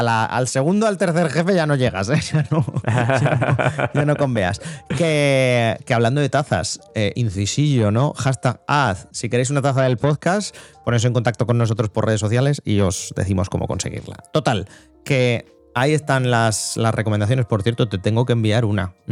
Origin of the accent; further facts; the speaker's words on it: Zaragoza, Aragon, Spain; Y yo, como zaragozano, me gustan mucho las fiestas del Pilar